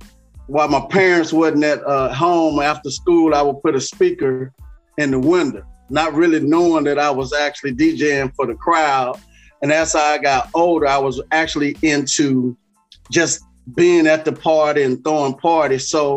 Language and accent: English; Mississippi, United States; now in Houston, United States; I'm from Mississippi, the Dirty South. Right now, I reside in H-Town, Texas, where we rock and parties.